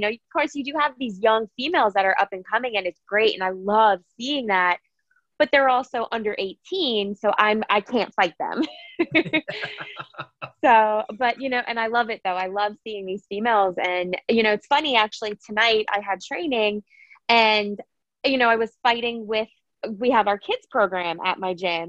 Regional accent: New Jersey, United States; I'm from New Jersey, so I was able to have my friends actually come to the fight too

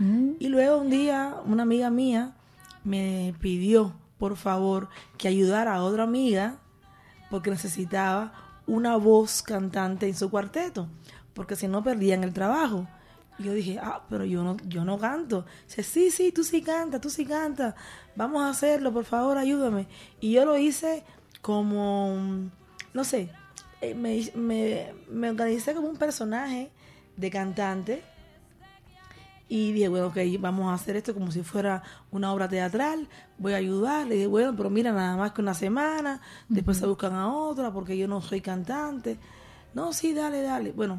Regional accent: Cuba; somos dos cantantes cubanas

